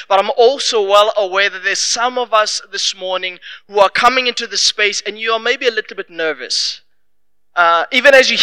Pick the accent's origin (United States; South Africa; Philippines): South Africa; Welkom, Free State; So I am from Welkom.